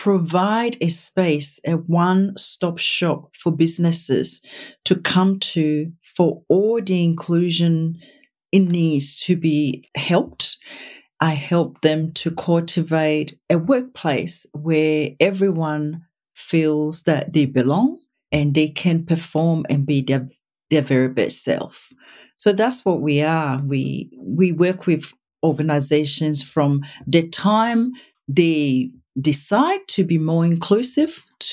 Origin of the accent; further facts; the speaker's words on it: Ghana; moved away as an adult; now in Australia; from Ghana. That's where I was born. Ghana is west coast of Africa. And I came to Australia after, I guess, equivalent to high school.